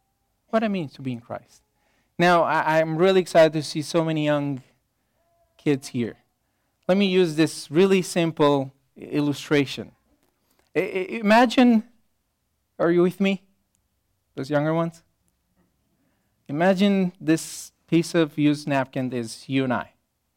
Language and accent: English; Romania; born there; English is a second language; no, I'm not from Texas. I was born in Romania in a communist time.